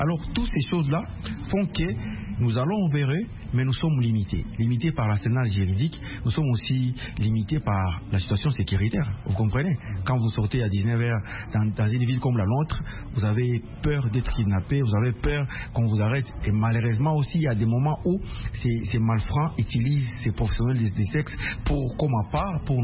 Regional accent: DR Congo; Chez nous, en RDC

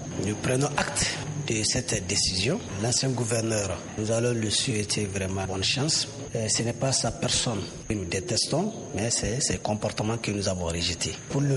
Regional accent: Mali

